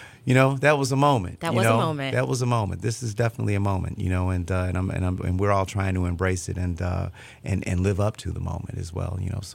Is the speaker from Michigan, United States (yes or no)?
yes; Detroit, Michigan, United States; Good. I'm from Detroit.